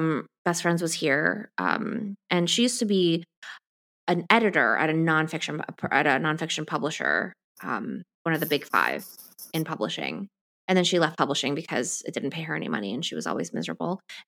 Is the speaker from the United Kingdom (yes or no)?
no; Ecuador; moved away; I actually looked at my immunization card from when I was from Ecuador, like coming here.